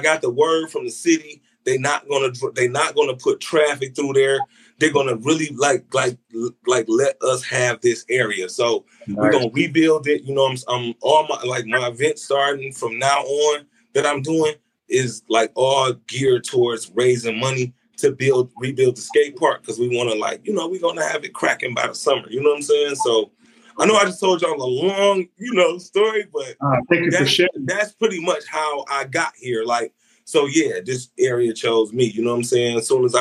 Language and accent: English; Detroit, Michigan, United States; born and raised.